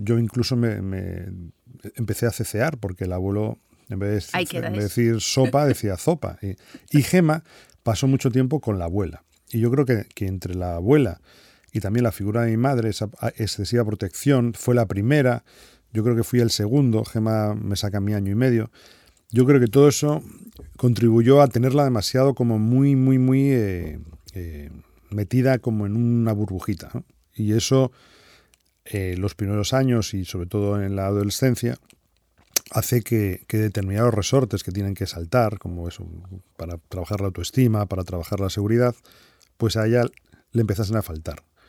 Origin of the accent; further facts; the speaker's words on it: Móstoles, Community of Madrid, Spain; nosotros somos de Madrid, somos de Móstoles, de un pueblecito, bueno, pueblecito, no es tan pueblecito